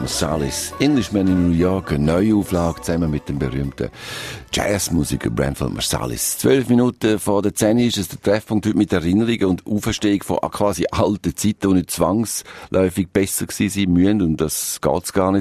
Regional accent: Switzerland; Sind wir Schweizer denn gar nicht so geeignet, um mit Fremden Kulturen umzugehen?

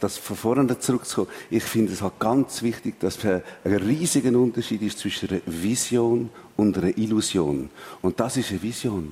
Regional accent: Switzerland; Und so sind wir Schweizer geworden. Und ich fühle mich heute als Schweizer, ich fühle mich heute nicht mehr als Deutsch oder Italienisch.

